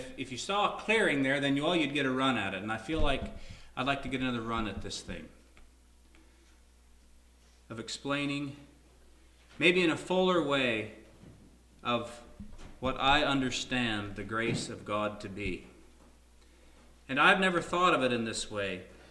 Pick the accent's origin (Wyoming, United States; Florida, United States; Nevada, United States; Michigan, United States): Wyoming, United States; growing up in Wyoming, we would get some snowstorms